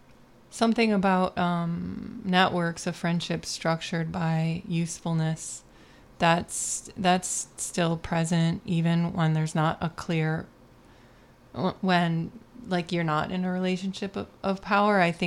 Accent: Buffalo, New York, United States; And for me, growing up in Buffalo, so I have this background of like the smaller city art scene

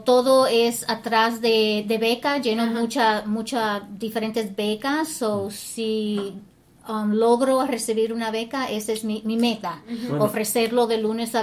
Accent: New York, United States; now in Wappingers Falls, United States; ese fue el barrio donde yo crecí, en Washington Heights.

